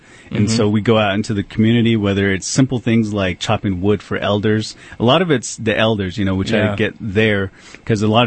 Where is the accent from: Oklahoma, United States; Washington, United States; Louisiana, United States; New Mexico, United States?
New Mexico, United States; Gallup; I am from Gallup area.